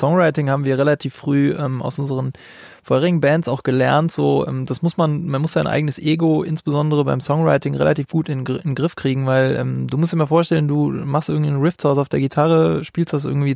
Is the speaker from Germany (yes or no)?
yes; Aachen, North Rhine-Westphalia, Germany